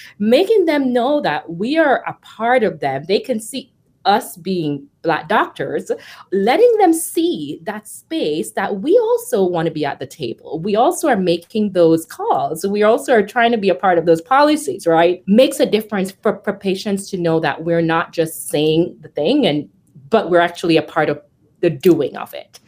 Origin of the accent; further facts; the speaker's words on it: Jamaica; I'm originally from Jamaica